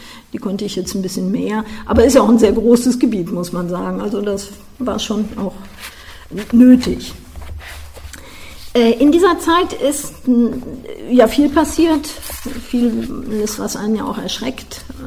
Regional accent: Cologne, North Rhine-Westphalia, Germany; now in Leverkusen, Germany; Ich komme ursprünglich aus Köln, deswegen lag das nahe, dass man mich gefragt hat, ob ich aus Köln was mache, aber mittlerweile bin ich so eine Hybrid-Kölnerin. Man nimmt ja neue Begriffe immer auf. Also ich lebe eigentlich in Leverkusen

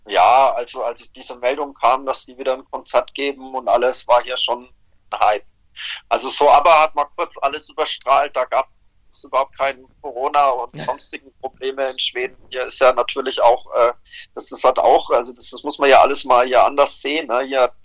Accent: Coburg, Bavaria, Germany; dass ich in Coburg, wo ich herkomme, jetzt wahrscheinlich nicht so glücklich wäre

